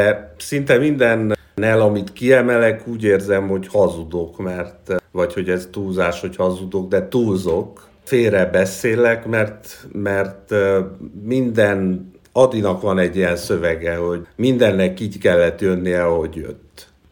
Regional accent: Cluj-Napoca, Cluj County, Romania; 72-ben születtem Kolozsváron, 90-ben érettségiztem a Brassai Sámuel Ipari Líceumban

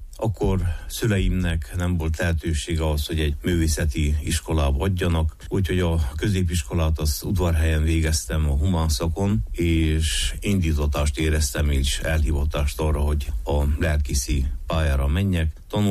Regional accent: Homoródalmás, Harghita, Romania; Homorodalmási származás vagyok, Hargita megyéből, és abban az időben, amikor születtem és felnőttem, Homorodalmás volt egyházunk egyik legnagyobb falusi gyülekezete

